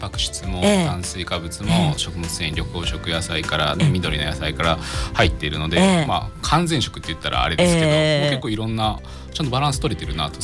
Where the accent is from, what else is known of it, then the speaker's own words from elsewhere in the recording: Higashihiroshima, Hiroshima, Japan; 東広島から来た私にはありまして